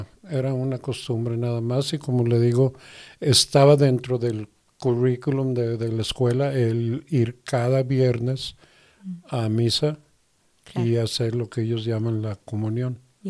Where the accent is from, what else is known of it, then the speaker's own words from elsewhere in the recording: Guadalajara, Jalisco, Mexico; also born or lived in Mexico City; soy de la ciudad de Guadalajara. De hecho, me gustaría aclarar rápidamente. Yo nací en el Distrito Federal, pero en aquel tiempo no registraban a los niños inmediatamente, y yo era muy joven, de meses, y fuimos a vivir a Guadalajara, y yo estoy registrado en Guadalajara.